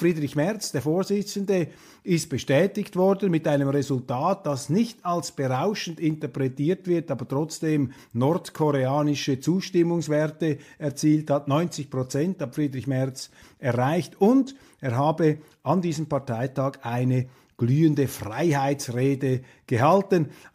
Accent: Switzerland; und man hofft auch als Schweizer für Deutschland, dass es wieder etwas freiheitliche Wege beschreiten möge.

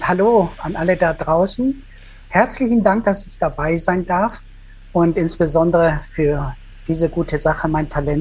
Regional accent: Asunción, Paraguay; now in Germany; Ich komme aus Asunción, das ist die Hauptstadt von Paraguay in Südamerika.

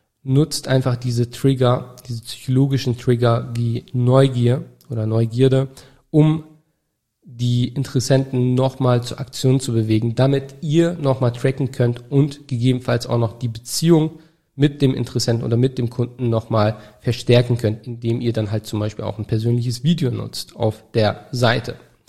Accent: Turkey; Fällt mir gerade nicht ein als Türke.

